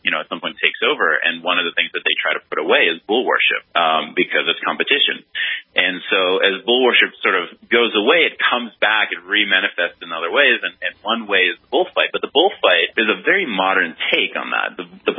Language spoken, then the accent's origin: English; Israel; also born or lived in United States; The name is Israeli, actually. I grew up in Israel. I was born in the States, but I grew up in Israel.